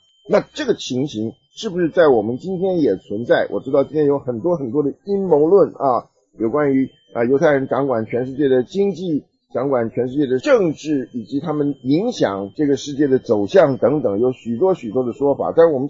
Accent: China; 就很像我们中国人所说的下放一样的。

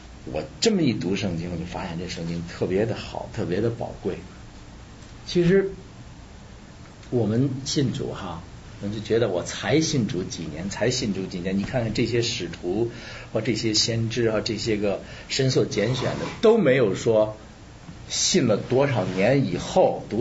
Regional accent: Beijing, China; 我是北京人特贫怎么办

